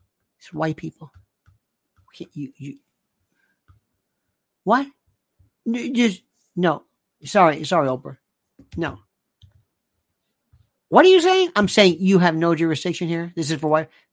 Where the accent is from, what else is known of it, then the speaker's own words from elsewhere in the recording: Florida, United States; growing up in the South, growing up in Florida, if we went to a barbecue place and there were no black folks, we'd say, no, thank you.